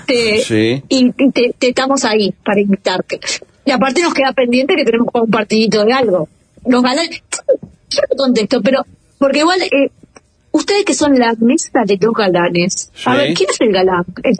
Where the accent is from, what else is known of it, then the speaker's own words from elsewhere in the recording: Uruguay; Sí, somos una escuela, miren, somos una escuela 50% uruguaya, 50% cubana. Porque la mitad son cubanas, las profes y amigas, la otra mitad somos uruguayas.